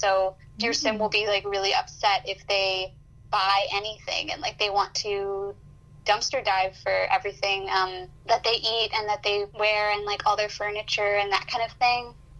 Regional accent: Vancouver, British Columbia, Canada

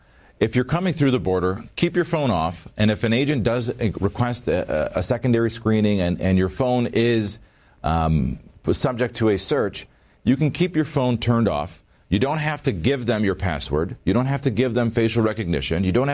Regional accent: Detroit, Michigan, United States; born there; I was born in Detroit, Michigan.

